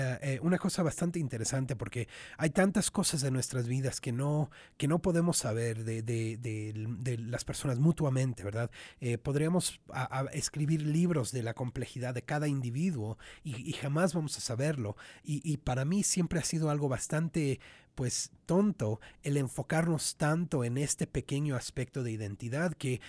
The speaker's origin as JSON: {"language": "Spanish", "country": "Mexico", "also_born_or_lived": "Utah", "moved": "yes", "said": "cuando yo me mudé al estado de Utah, fue el primer lugar en donde empecé a tener experiencias racistas, y fue cuando no nada más me identificaba como mexicano, pero me identifiqué como súper mexicano y súper latino"}